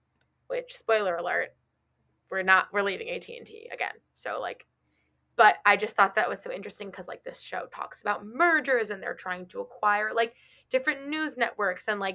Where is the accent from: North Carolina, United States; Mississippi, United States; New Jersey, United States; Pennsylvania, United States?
New Jersey, United States; Maplewood; who I saw at a diner in my hometown of Maplewood, New Jersey in like 2013.